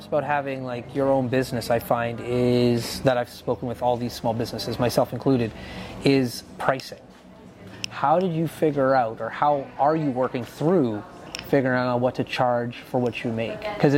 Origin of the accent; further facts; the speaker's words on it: Fort McMurray, Alberta, Canada; I grew up here in McMurray